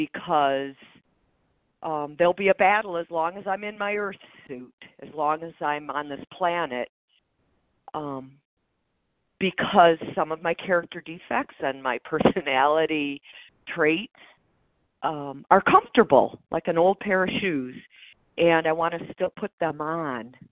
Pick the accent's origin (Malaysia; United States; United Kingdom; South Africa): United States; Michigan; I'm from Michigan, and I don't share a lot.